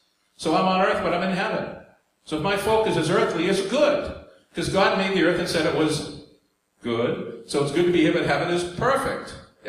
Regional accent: New York, United States; accent: New York; Hello. That's my New York accent.

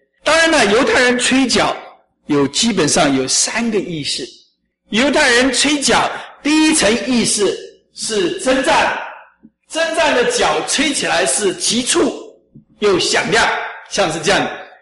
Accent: China; 或许像我们中国人讲的年年有余吧

